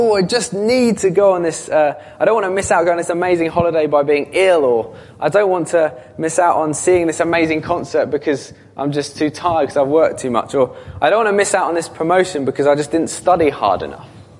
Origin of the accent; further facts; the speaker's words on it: United Kingdom; No, not that. I'm British.